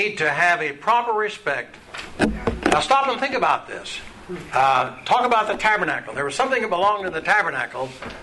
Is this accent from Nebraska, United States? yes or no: yes; Nebraska, United States; Well, as a child growing up in Nebraska, I never saw that as a particular custom.